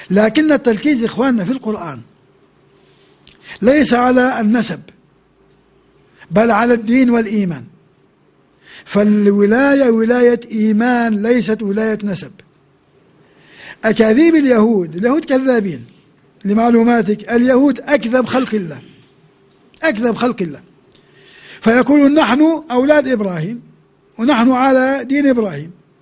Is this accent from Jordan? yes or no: yes; Jordan; born there; أنا مولود في الأردن، ليس باختياري هذا.